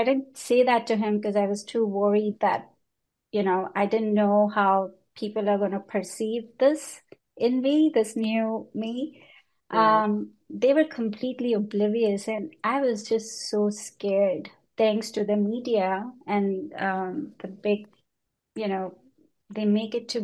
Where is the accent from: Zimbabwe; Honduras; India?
India; moved away as an adult; also born or lived in United Kingdom; now in New York, United States; I grew up in India, and I left India when I was 20 years old. I've lived in several countries, UK, and then got married, moved to New York. I've been here for over 20 years now.